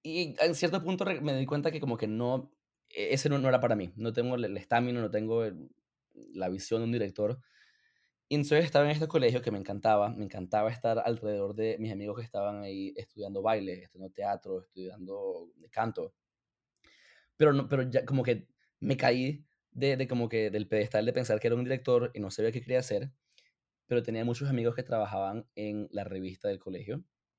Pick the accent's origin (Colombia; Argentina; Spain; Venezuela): Venezuela; now in United States; Me acuerdo que el año que nos mudamos a los Estados Unidos de Venezuela, en el 2005